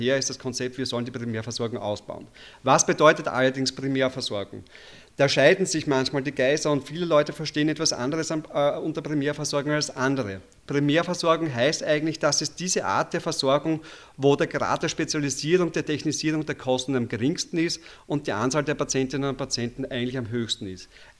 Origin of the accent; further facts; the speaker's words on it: Burgenland, Austria; Mich hat gestern der Bürgermeister von meinem Heimatdorf im Burgenland angerufen